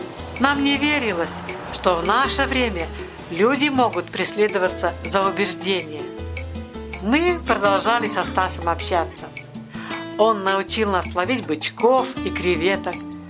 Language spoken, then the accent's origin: Russian; Yaroslavl, Yaroslavl Oblast, Russia; Когда узнал, что я из Ярославля, очень оживился.